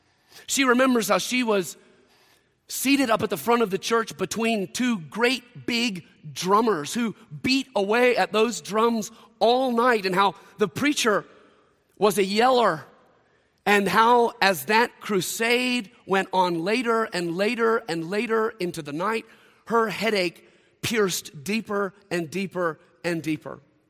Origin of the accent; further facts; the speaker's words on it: Mississippi, United States; I'm an American. Even better, I'm a Southerner. Best still, I'm a Mississippian. That's who I am.